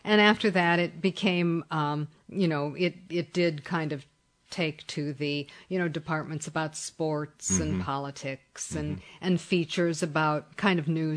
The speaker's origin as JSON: {"language": "English", "region": "Ohio", "country": "United States", "tie": "born or raised there", "said": "I grew up in a rural area about 30 miles east of Cleveland and went to college there and did graduate work at Kent State."}